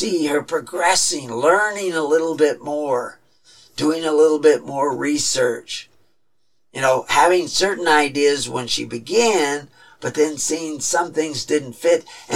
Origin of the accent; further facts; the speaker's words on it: Texas, United States; At places that I'm familiar with because I was raised in Texas